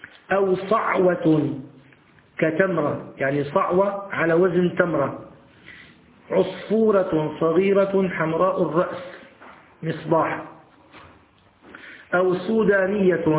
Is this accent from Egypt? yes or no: no; Syria; والعوام تقول له أبو بريص، هذا عندنا في الشام، بس الظاهر كلمة أبو بريص هذه عبارة غير متداولة يعني في باقي الدول الإسلامية، فعندنا العوام في سوريا فقط